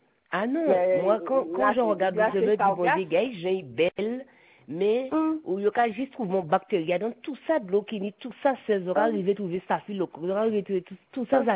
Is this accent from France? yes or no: yes; Guadeloupe, France; je suis guadeloupéenne, en pas fonctionnaire, je n'ai pas de citerne, d'accord? Je vis dans un appartement, je suis locataire